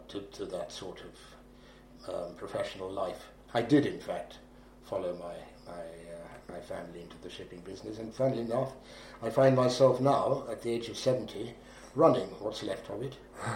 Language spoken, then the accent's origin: English; England, United Kingdom; born there; No, I was born in England.